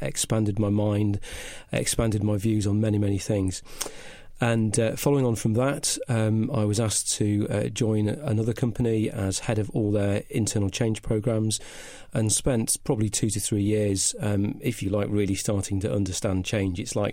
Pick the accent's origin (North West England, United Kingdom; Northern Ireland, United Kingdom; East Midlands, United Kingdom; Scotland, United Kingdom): North West England, United Kingdom; accent: northern; I started off life in Cheshire, actually. That's where my mum and dad are from, so slight northern twang on my accent. But I've been migrating south ever since.